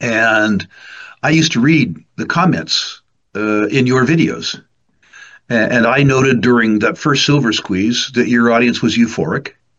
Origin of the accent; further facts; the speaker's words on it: United States; Almost pathologically stupid, to my benefit as an American, but to my detriment as an investor in Canadian oil and gas.